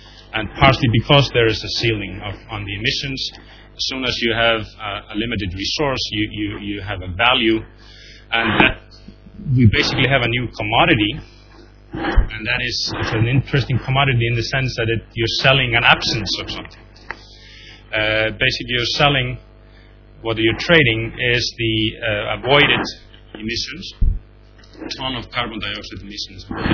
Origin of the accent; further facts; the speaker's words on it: Iceland; I'm from Iceland